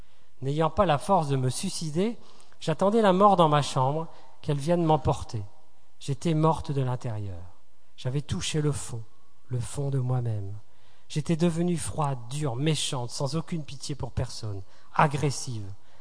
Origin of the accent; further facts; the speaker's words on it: Fès, Fès-Meknès, Morocco; j'ai 37 ans, je suis marocaine, je viens d'une grande famille de Fès, Sherfa, qui veut dire descendante du prophète Mahomet. Provenant d'une famille nombreuse, nous étions très riches et je vivais dans le luxe.